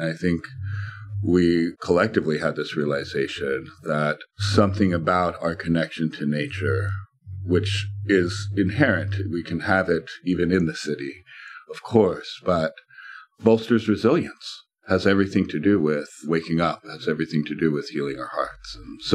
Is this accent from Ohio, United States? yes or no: no; New York City, New York, United States; I'm a New Yorker. I go to dinner. That's what I do for fun.